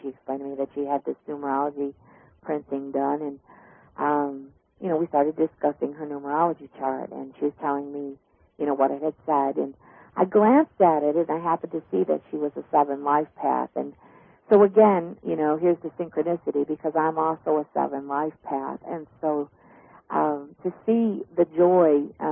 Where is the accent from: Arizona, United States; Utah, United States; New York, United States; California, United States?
New York, United States; now in Pennsylvania, United States; I'm from New York, but I live in Pennsylvania.